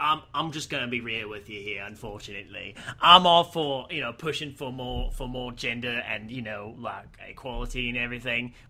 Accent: London, United Kingdom; accent: Cockney; By the way, I'm a Cockney, have you noticed? Cockney. I'm from South London.

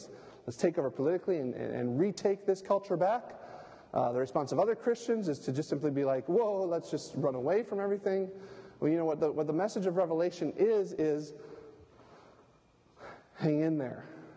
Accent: United States; I'm an American, as you know

